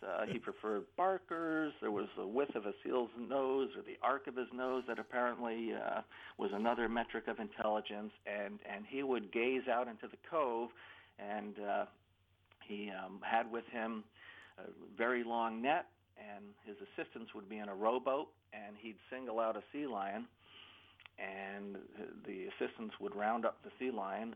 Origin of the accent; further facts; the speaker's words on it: Kingston, New York, United States; So Seal College was right in the town I grew up in Kingston, New York.